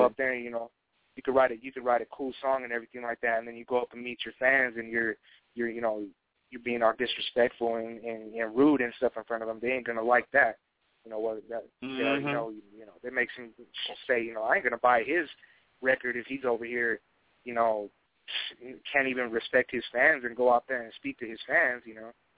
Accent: Denver, Colorado, United States; I'm from Denver, Colorado.

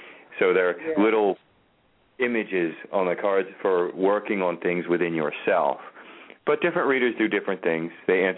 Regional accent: Baltimore, Maryland, United States; Me too. I'm from Baltimore.

